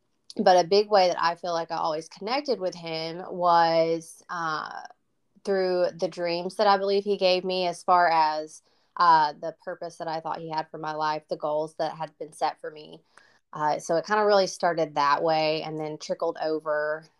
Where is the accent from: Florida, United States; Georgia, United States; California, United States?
Georgia, United States; Well, I was born and raised in Georgia, so I have some very deep Southern roots.